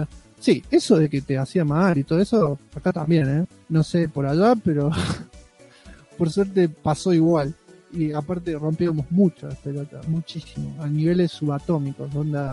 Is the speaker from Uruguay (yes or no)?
no; Mar del Plata, Buenos Aires Province, Argentina; soy de Mar del Plata